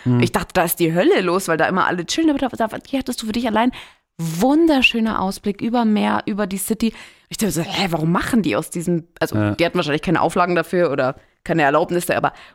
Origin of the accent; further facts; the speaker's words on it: Munich, Bavaria, Germany; Ich so, naja, München, Deutschland.